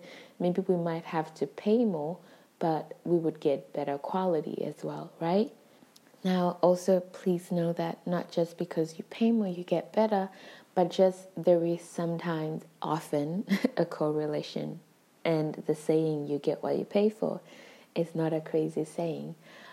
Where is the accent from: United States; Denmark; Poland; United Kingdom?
Denmark; because growing up in Denmark, like that standard, like once we felt comfortable getting in, that standard was like raised a bit.